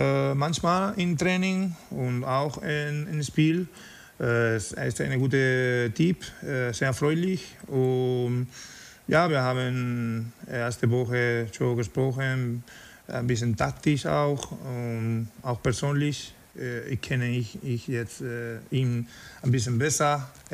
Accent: Spain; German is a second language; also born or lived in France; now in Germany; mit 32, wenn ich nach Deutschland gekommen bin, Ich war in Spanien nach meiner französischen Etappe und ich war in meiner Heimat.

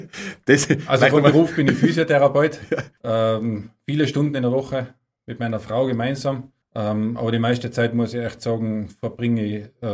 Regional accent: Tyrol, Austria; now in Carinthia, Austria; bin ein waschechter Tiroler, wohne aber seit 17 Jahren in Süden Kärntens, in Süden Österreichs in Kärnten.

